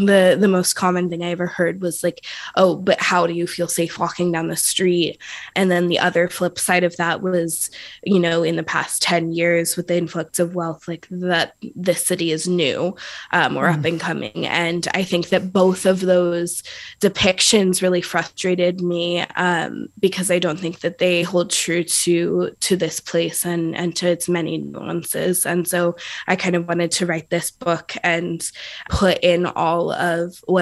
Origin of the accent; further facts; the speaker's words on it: Oakland, California, United States; I was born and raised in Oakland. I still live here.